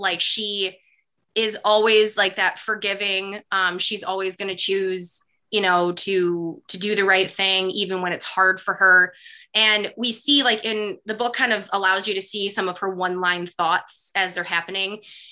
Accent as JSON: {"language": "English", "region": "Michigan", "country": "United States", "tie": "born or raised there", "also_born_or_lived": "California", "lives_now": "Florida, United States", "said": "I grew up in Michigan. So I grew up in the Midwest and I lived in California for a time. And then, you know, living in Florida"}